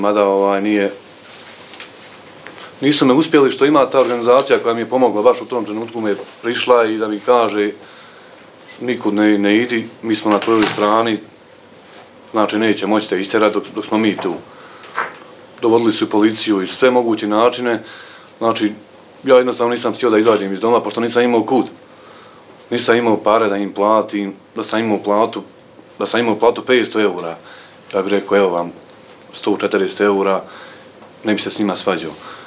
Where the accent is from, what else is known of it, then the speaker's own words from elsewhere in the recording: Bosnia & Herzegovina; sam došao iz Bosne